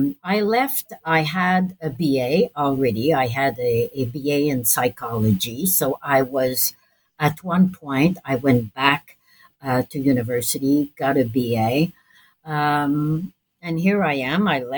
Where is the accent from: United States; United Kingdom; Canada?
Canada; Montreal, Quebec; I'm from Montreal